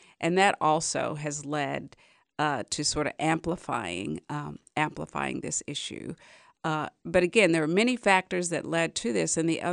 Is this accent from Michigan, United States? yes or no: no; West Virginia, United States; I talk about my home state of West Virginia, where there was significant unemployment.